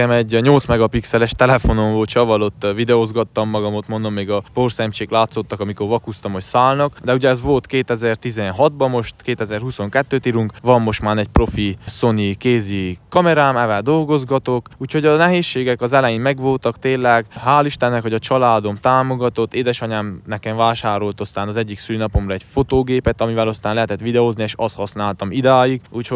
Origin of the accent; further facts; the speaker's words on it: Székely Land, Romania; mint székelyföldi, tehát ugye székes tartalmakkal, akkor tényleg egyedi kell lenni, tisztelni kell a hagyományokat, kell nézni a körülöttünk lévő falvakot